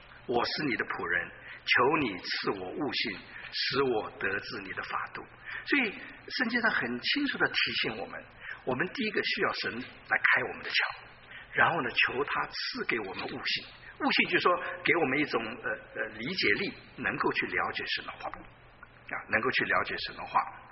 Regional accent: Taiwan; 所以至少我们从台湾来的

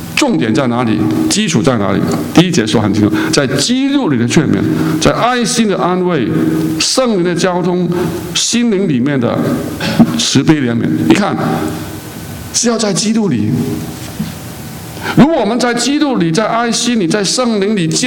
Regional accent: Hong Kong; 我是从在香港长大的，我看香港的情况实在很混乱。

